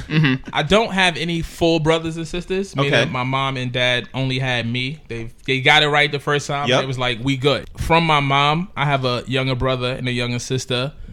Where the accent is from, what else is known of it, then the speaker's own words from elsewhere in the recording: Brooklyn, New York, United States; Brooklyn, it's the very last tip of Brooklyn, but it's still in the borough. Now, you know, growing up in Coney Island, like, obviously, as a kid, you don't know that everywhere else don't have these things, right?